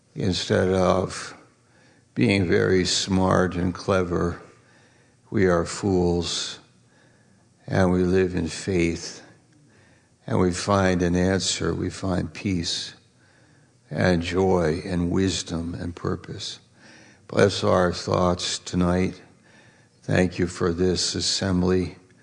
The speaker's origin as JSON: {"language": "English", "region": "New York", "country": "United States", "said": "I'm from New York, as many of you know, and I went to school there and so on, and then went to Bible school up in Maine."}